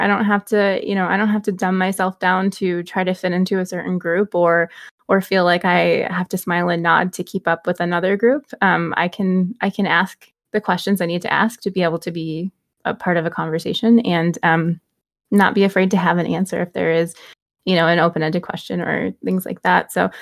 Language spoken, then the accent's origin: English; Midwest, United States; And growing up in the Midwest, that meant I was wearing sensible shoes and, you know, slacks with an elastic waistband by 22.